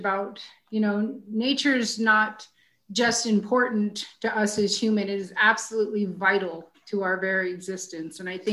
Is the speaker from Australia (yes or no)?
no; Washington, D.C. area, United States; I grew up just outside of the Washington, D.C. area.